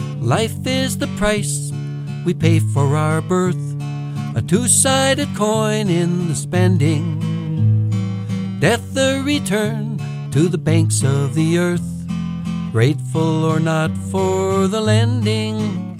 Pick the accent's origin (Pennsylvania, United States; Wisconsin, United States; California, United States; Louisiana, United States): Wisconsin, United States; St. Croix Falls; They're 4 miles north of St. Croix Falls, my hometown.